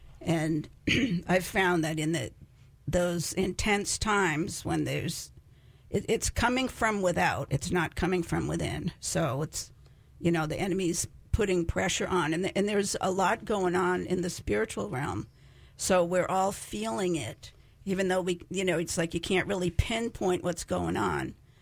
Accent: United States; I'm not, I don't know about liberated, but I am American.

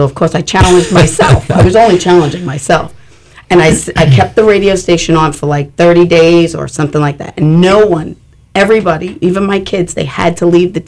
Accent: New York, United States; now in Palm City, United States; I'm from Palm City, right here. Well, Palm New City? York, originally.

